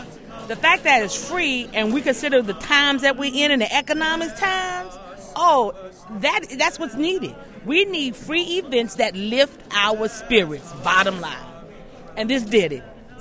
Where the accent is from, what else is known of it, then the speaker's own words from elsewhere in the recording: Washington, District of Columbia, United States; I'm from Washington, D.C.